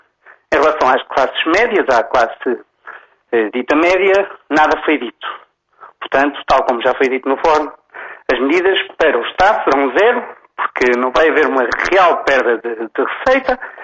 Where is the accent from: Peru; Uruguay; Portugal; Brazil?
Portugal; Eu, como português e como cidadão deste país, também não os admito da parte dele.